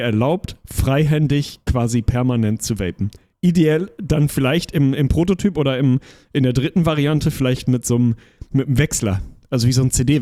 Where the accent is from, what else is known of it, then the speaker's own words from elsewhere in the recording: Lüneburg, Lower Saxony, Germany; ich bin ja in Lüneburg groß geworden im Gegensatz zu dir